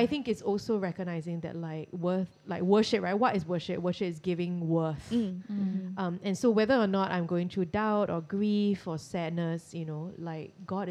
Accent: Australia; I think it's just so encouraging also as a Australian to know

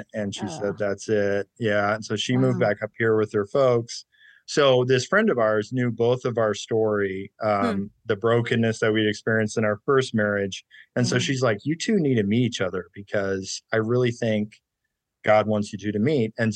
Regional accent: Texas, United States; So I'm originally from Texas. So I'm 41 now.

